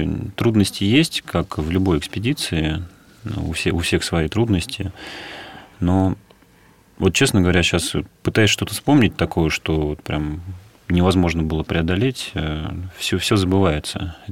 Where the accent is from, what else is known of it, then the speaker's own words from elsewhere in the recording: Moscow, Russia; born there; я родился в России, в Москве